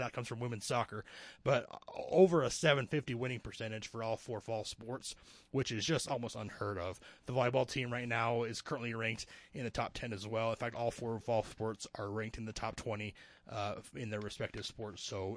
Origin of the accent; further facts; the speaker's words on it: Gunnison, Utah, United States; now in St. George, United States; I born and raised in Gunnison, Utah. So local kid, graduated in high school back in 2010.